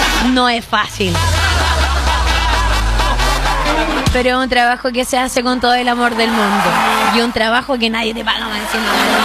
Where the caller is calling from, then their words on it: Valparaíso, Chile; Somos de Valparaíso, desde el Cerro Yungay, también presente a esta hora.